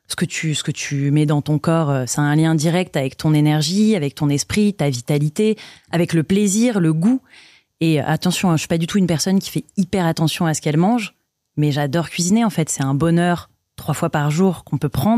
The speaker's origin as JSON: {"language": "French", "town": "Paris", "region": "Île-de-France", "country": "France", "said": "je suis parisienne. J'aime Paris et je déteste Paris à la fois."}